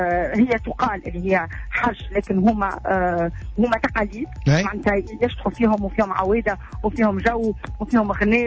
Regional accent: Tunisia; هي يهودية وانا تونسية وهي يهودية وانا مسلمة

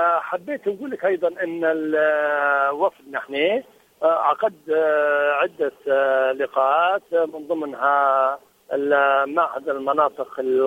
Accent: Libya; احنا كوفد ليبي جينا لزيارة تونس.

